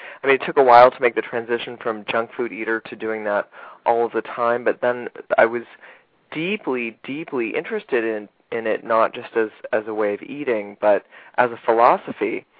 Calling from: Toronto, Ontario, Canada; I'm calling from Toronto.

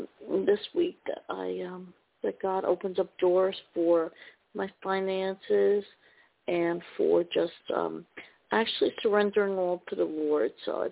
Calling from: New Jersey, United States; from New Jersey.

